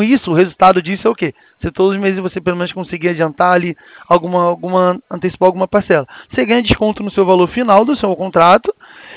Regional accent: Americana, São Paulo, Brazil; A gente é de Americana.

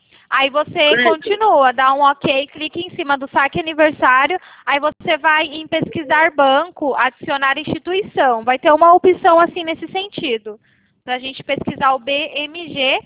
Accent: Valinhos, São Paulo, Brazil; eu sou aqui de Valinhos.

